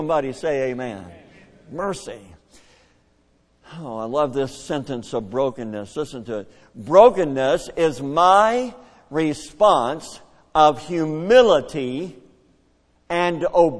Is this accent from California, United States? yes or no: no; Kentucky, United States; I grew up in Kentucky. We call it regular. It's two syllables, regular.